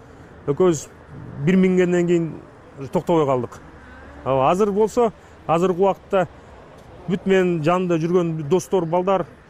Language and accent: Kyrgyz; Bishkek, Kyrgyzstan; мен Бишкектен болом, мен Бишкектин тургунумун, Кыргызстандын кулунумун